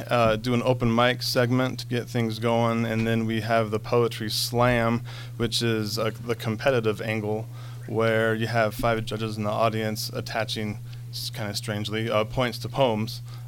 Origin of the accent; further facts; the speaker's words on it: Lovelock, Nevada, United States; Well, I'm a native Nevadan.